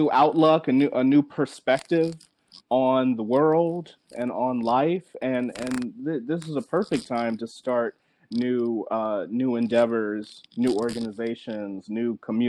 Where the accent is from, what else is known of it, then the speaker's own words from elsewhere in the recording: Maryland, United States; So, you know, I grew up in Maryland, and then I went to undergrad at Johns Hopkins University in Baltimore.